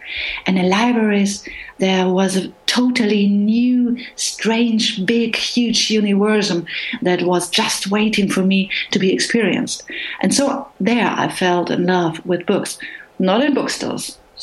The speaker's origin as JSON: {"language": "English", "country": "Germany", "first_language": "German", "second_language": "English", "said": "My mother tongue in writing is German, because I'm a born German, and it is full of all these different nuances of words."}